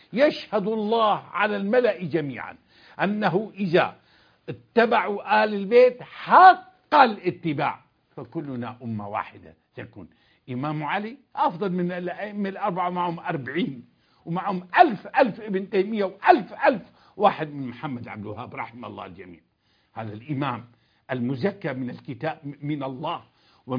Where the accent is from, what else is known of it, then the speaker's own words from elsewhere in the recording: Syria; also born or lived in Egypt; نحن تربينا في سوريا، وتربى أولادي في المملكة، وتربينا في مصر، وعشنا عفوا في مصر،